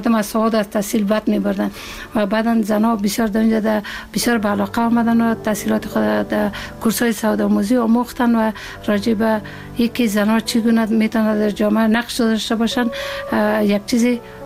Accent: Ghorband, Parwan, Afghanistan; also born or lived in Kabul; من یک 56 سال قبل در یک فامیلی روشن فکر به دنیا آمدیم و مکتب دوره ابتدایی را در غوربند اتمام رساندیم و دوره لیسه را در لیسه شیدرانی شهر کابل تمام کردیم.

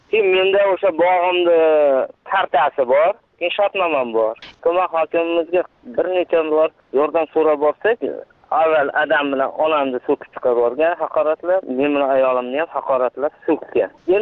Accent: Rafqon, Fergana Region, Uzbekistan; born there

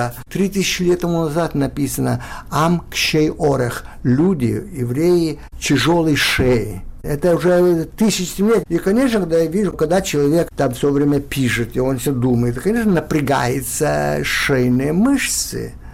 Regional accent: Lithuania; now in Israel; Я был дважды не русский, это самое страшное. Я был и литовец, и еврей.

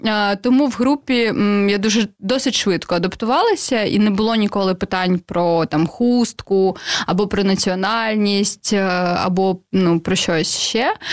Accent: Crimea, Ukraine; born there; ми всі, хто народився в Криму там наприкінці 80-х або початку 90-х

